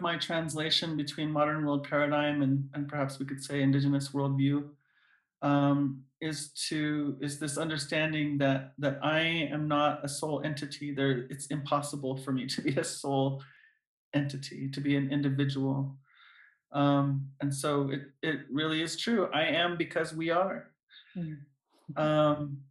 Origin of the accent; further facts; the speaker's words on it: Navajo Nation, United States; So I'll say I'm from Diné Nation, and so I'll greet you in our traditional way